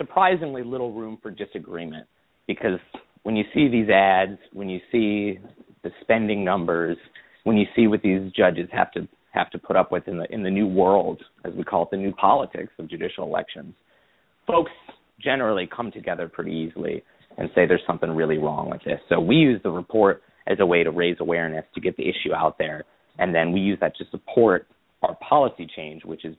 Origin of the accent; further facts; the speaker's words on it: Midwest, United States; I'm from the Midwest